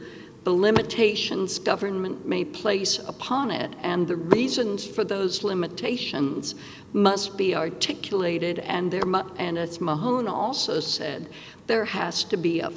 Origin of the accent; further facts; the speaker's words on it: San Antonio, Texas, United States; because I grew up in San Antonio